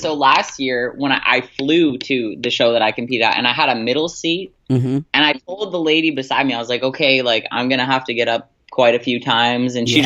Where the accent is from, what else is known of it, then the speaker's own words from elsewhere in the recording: Sudbury, Ontario, Canada; Well, I'm from Sudbury, so we have like a little plane that we take to Toronto and then Toronto to Vancouver.